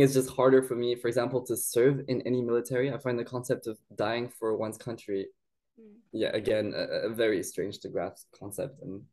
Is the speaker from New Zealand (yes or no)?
no; Hong Kong; also born or lived in Japan; now in United Kingdom; I was born in Japan. My mom's Taiwanese, my dad's Belgian, and then I was raised in Hong Kong at the French school. And now I've been in the UK for 10 years, and I just got the British passport last year, actually.